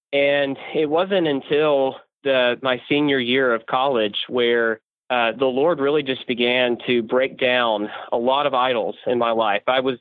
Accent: Columbia, Tennessee, United States; So I'm from Columbia, Tennessee, which is about an hour south of Nashville.

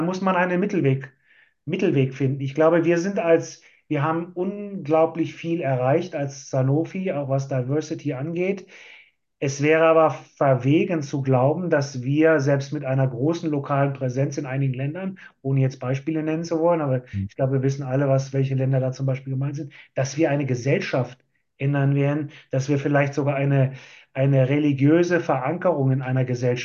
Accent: Austria; als Österreicher mit meinem kulturellen Hintergrund war ich halt prädestiniert

